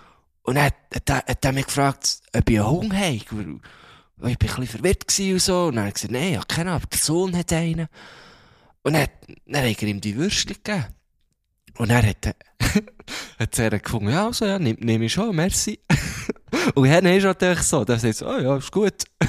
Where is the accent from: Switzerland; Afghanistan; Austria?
Switzerland; Bern; ja, von Bern